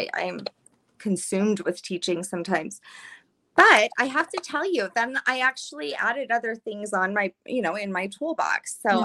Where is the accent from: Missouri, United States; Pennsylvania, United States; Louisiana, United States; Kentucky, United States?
Louisiana, United States; I'm like, no, girl, I'm from Louisiana.